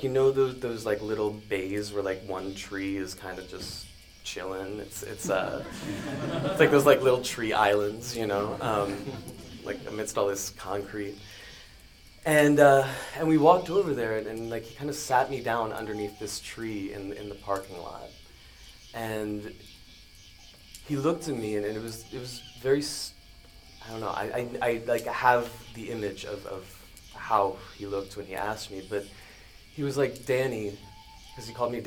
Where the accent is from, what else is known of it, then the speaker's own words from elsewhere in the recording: Pennsylvania, United States; My dad was a special ed teacher at the local high school where I grew up in Pennsylvania.